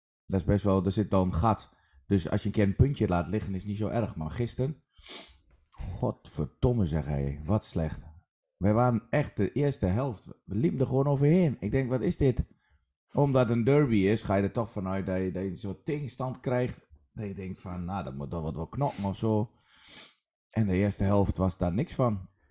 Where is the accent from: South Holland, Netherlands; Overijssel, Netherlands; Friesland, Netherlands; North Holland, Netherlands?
Overijssel, Netherlands; als Twentenaar moet je altijd mee uitkijken